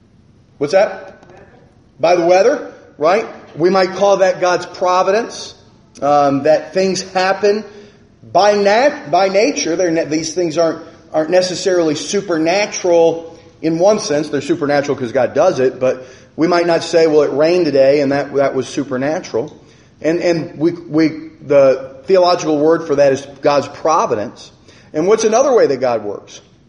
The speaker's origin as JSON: {"language": "English", "region": "Rhode Island", "country": "United States", "said": "And I can say I'm an American. I can say I'm a Rhode Islander. I can say I'm a Richmondite."}